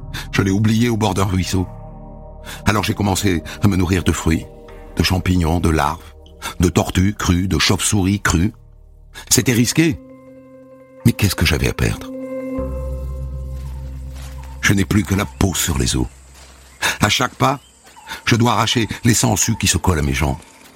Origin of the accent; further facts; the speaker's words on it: Cambodia; Ah non, camarade. Au contraire, je viens du Cambodge.